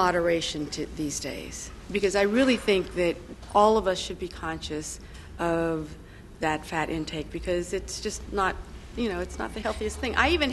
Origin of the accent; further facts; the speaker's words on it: Pennsylvania, United States; I'm not from the South, and I always tell people, though, I'm from southwestern Pennsylvania.